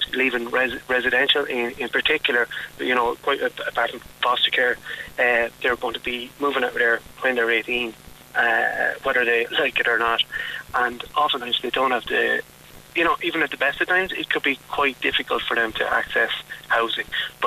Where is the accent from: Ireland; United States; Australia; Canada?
Ireland; Newbridge, Leinster; I don't cover Newbridge, and I was from Newbridge, all right.